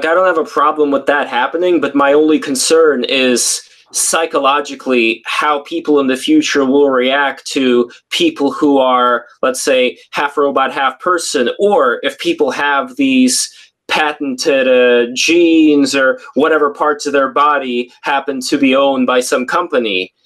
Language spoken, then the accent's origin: English; Russia; Like, since I came from Russia, you could say I was born in the Soviet Union. It was around 1988 that I was born, so the Soviet Union was still active.